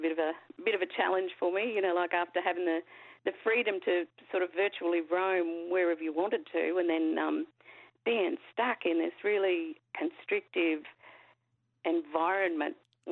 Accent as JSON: {"language": "English", "town": "Mitchell", "region": "Queensland", "country": "Australia", "tie": "born or raised there", "also_born_or_lived": "Roma", "lives_now": "Ipswich, Australia", "said": "Oh, my country is Goongari country. I was born in Roma but grew up on the Mitchell Yumba until I was about 12. So, that's my country."}